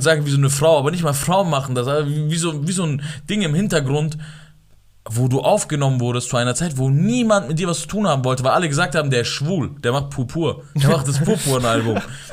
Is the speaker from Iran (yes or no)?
yes; Iran; Ich als Iraner hab mich fremd geschämt.